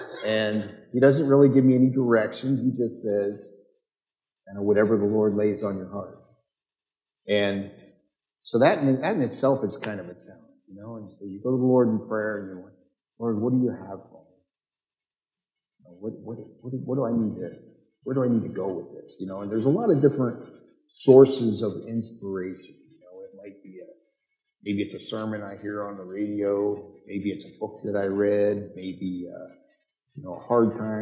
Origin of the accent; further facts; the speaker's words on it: Pennsylvania, United States; I grew up in Pennsylvania, rural Pennsylvania, and I just love America.